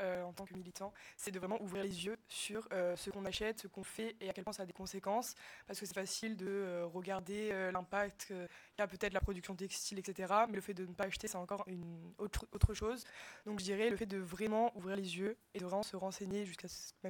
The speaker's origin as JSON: {"language": "French", "town": "Cannes", "region": "Provence-Alpes-Côte d'Azur", "country": "France", "lives_now": "Aix-en-Provence, France", "said": "comme je viens de milieu un peu privilégié, je viens de Cannes et vivant à Aix"}